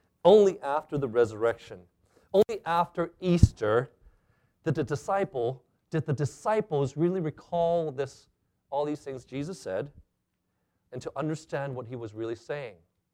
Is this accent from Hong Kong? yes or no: yes; Hong Kong; And I recall growing up in Hong Kong, there were temples and shrines, not in every street corner, but usually in many communities.